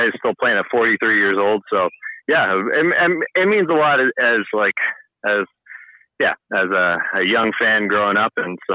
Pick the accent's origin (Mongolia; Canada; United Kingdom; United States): Canada; Toronto, Ontario; I grew up in Toronto.